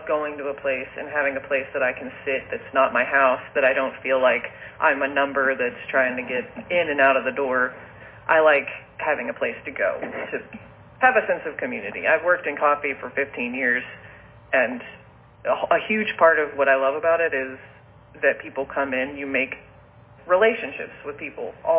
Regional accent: Nashville, Tennessee, United States; I grew up in Nashville, so it was very fast-paced and all that, which I like, but I'm a slower person.

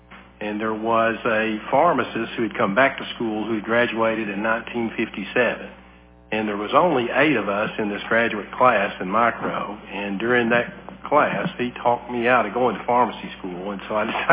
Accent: Lafayette, Tennessee, United States; also born or lived in Indianapolis; actually born in Indianapolis, but my family moved to Macon County when I was less than a year old. And so I was born and raised in Lafayette, went to high school there, went to school at Tennessee Tech.

